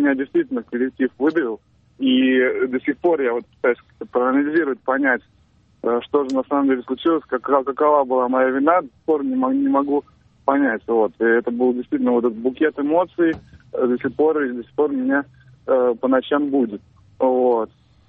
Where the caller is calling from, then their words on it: Saint Petersburg, Russia; Да, я из Петербурга звоню